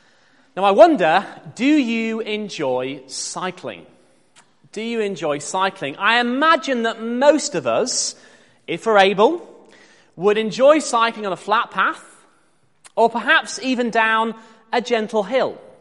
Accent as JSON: {"language": "English", "town": "York", "region": "Yorkshire and the Humber", "country": "United Kingdom", "tie": "born or raised there", "lives_now": "Leeds, United Kingdom", "said": "Now, I grew up in York, in the Vale of York. And you can cycle for miles in York and have practically no hills whatsoever."}